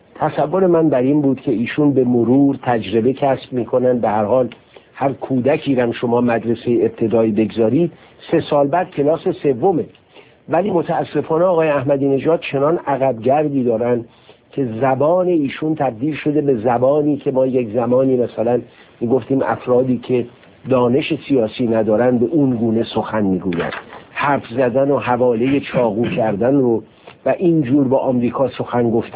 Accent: Iran; بنده به عنوان یک ایرانی واقعا احساس شرم میکنم

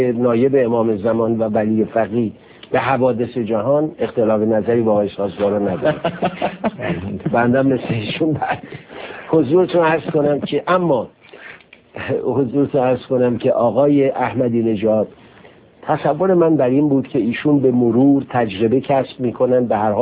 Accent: Iran; بنده به عنوان یک ایرانی واقعا احساس شرم میکنم

